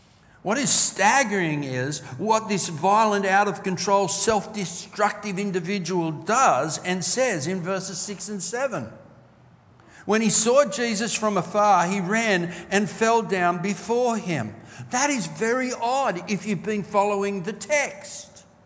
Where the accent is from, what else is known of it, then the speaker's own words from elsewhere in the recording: Australia; as an Aussie